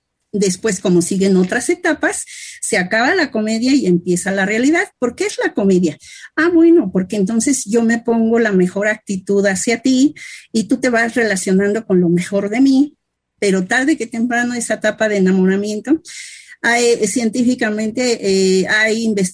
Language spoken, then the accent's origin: Spanish; Mexico; Imagínate, por ejemplo, acá en mi país, por las películas esas del cine mexicano